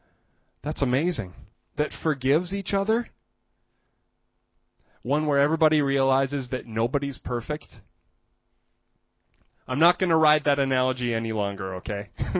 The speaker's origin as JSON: {"language": "English", "region": "Minnesota", "country": "United States", "tie": "born or raised there", "lives_now": "Sweden", "said": "Me living in Sweden, growing up in Minnesota in the middle of the United States"}